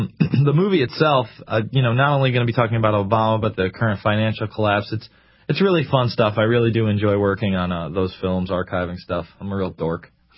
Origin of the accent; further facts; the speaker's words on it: New York, United States; I'm not from New York City. I'm from upstate New York.